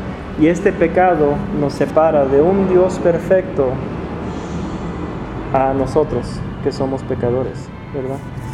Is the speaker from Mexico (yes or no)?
no; United States; De donde yo soy, Estados Unidos, si alguien se golpea, usa el nombre